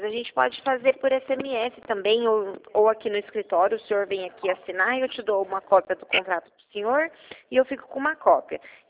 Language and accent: Portuguese; Mogi Guaçu, São Paulo, Brazil; eu sou de Mogi Guaçu